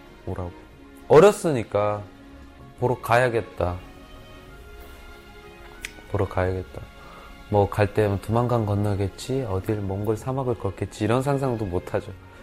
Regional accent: North Korea; now in South Korea; 진짜 북한 사람이에요? 네 북한 사람이에요.

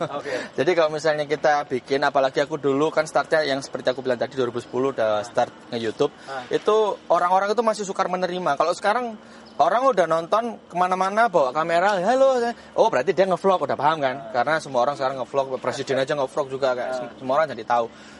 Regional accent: East Java, Indonesia; Jadi kan saya dari Jawa Timur, tuh.

